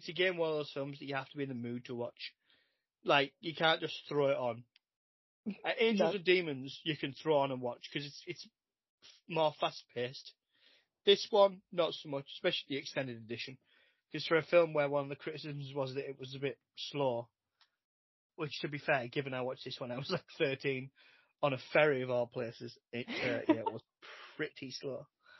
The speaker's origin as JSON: {"language": "English", "region": "England", "country": "United Kingdom", "said": "But, you know, I'm English. It's half expected, isn't it?"}